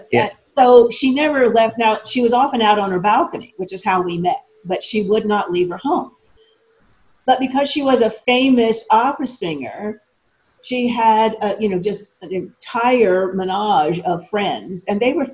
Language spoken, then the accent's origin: English; Italy; I grew up in Italy.